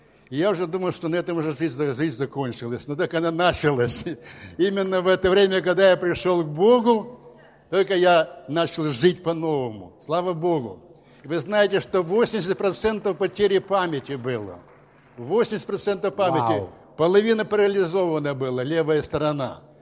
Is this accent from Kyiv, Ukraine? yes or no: yes; Kyiv, Ukraine; now in Vatutine, Ukraine; мы сами киевляне, коренные киевляне. У нас есть трехкомнатная квартира на Березняках.